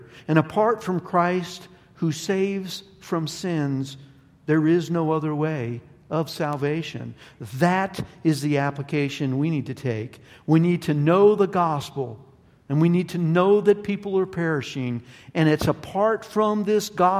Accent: Alabama, United States; I'm from Alabama. Most of y'all aren't.

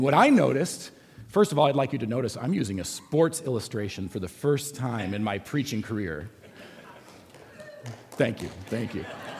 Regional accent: Illinois, United States; people saying, "You're from Chicago." I'm from Illinois. They're not the same thing, but okay.

